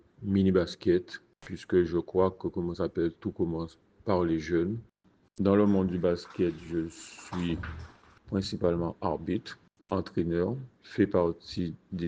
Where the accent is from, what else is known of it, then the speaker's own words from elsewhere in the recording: Basse-Terre, Guadeloupe; born there; now in Sainte-Rose, Guadeloupe; j'ai 57 ans. Je suis né à Basse-Terre et j'habite à Bis-Sainte-Rose depuis une dizaine d'années maintenant.